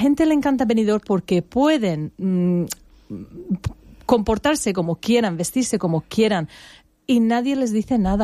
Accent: England, United Kingdom; lo digo con todo el cariño porque yo soy inglesa, soy guiri

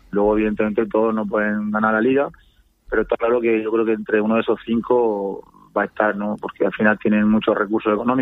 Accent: Águilas, Region of Murcia, Spain; yo soy de Águilas, yo vivo en Águilas y nací en Águilas, ¿no?

